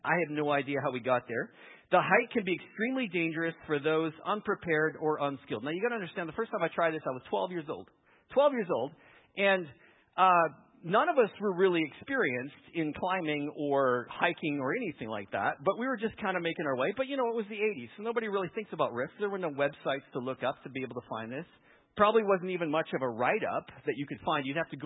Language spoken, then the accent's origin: English; Lethbridge, Alberta, Canada; I grew up in Lethbridge, so we'd go west and we'd end up in Crow's Nest Pass.